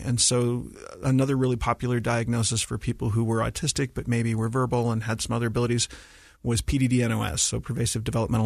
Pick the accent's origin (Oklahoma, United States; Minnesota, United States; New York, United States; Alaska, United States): Alaska, United States; Kodiak; people who grew up on this island. Right. You know, it's like if other people from this island knew it, I was from Kodiak.